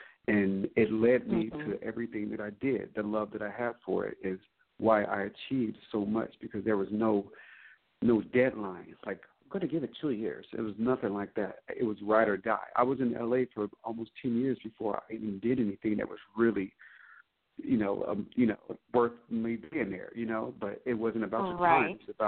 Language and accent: English; Cincinnati, Ohio, United States; I'm from Cincinnati, Ohio. Love dance. It's been in my body, in my bones since day one.